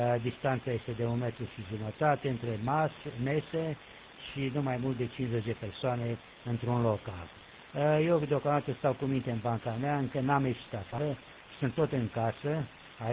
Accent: Oltenia, Romania; sunt Oltean

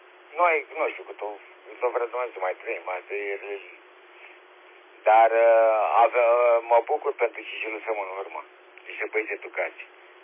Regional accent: Romania; dar am simțit de-azi noapte că suntem români.

